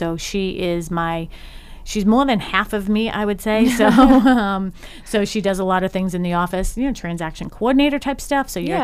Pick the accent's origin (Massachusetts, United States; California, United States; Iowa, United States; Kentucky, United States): Massachusetts, United States; Dorchester; I grew up in Dorchester, so we have that area, all the way up.